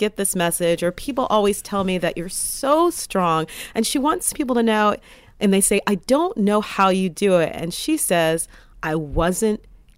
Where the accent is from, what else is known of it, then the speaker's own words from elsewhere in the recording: United States; And I think it feels for us as an American, it feels more kind of like celebrity than monarchy for us.